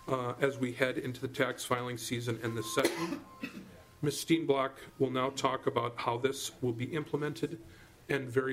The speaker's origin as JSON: {"language": "English", "town": "Grove City", "region": "Minnesota", "country": "United States", "said": "Oh, Mr. Chair, I was from Grove City, the home of the Senate former Senate Majority Leader Stanley Holmquist, conservative Senate Majority."}